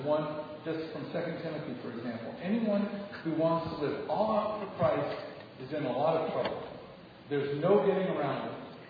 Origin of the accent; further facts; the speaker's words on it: United States; I was really shocked by the amount of attack that I as an American felt when people talked about America.